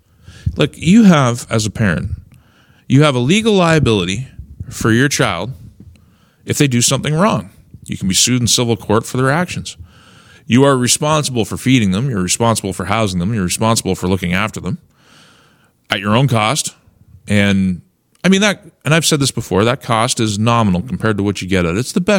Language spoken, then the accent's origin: English; Canada; the envy that I have as a Canadian parent